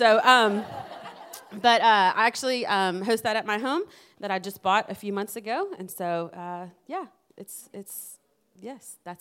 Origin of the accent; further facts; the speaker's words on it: Birmingham, Alabama, United States; So I'm from Birmingham, grew up just right down the road off Valleydale Road.